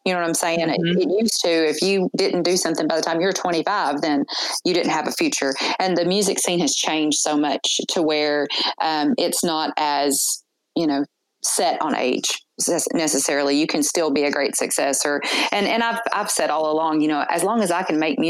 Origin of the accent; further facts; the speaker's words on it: the South, United States; And I was raised in the South, unfortunately